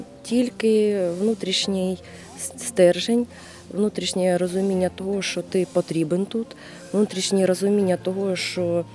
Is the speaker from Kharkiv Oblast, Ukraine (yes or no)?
yes; Kharkiv, Kharkiv Oblast, Ukraine; я сама з Харкова